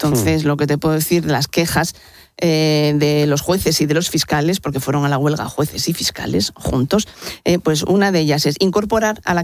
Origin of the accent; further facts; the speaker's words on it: Gijón, Asturias, Spain; Yo soy de Gijón y me gusta el frío, pero no tanto.